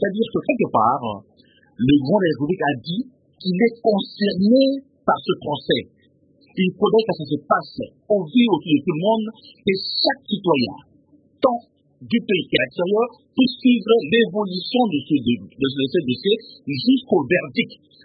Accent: Cabinda, Angola; Je devrais rentrer chez moi à Cabinda

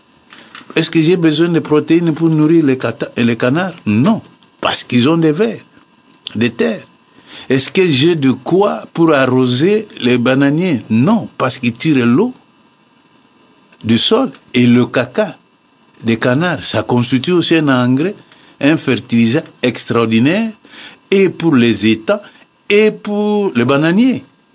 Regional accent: Maluku, Kinshasa, DR Congo; Et je le fais chez moi à Maluku.

